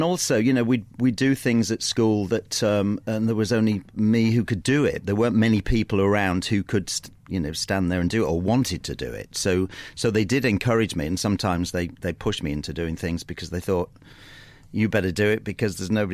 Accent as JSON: {"language": "English", "town": "Grimsby", "region": "Yorkshire and the Humber", "country": "United Kingdom", "tie": "born or raised there", "said": "I love, you know, it's my hometown, you know, and my family's here. And I come back as often as I can."}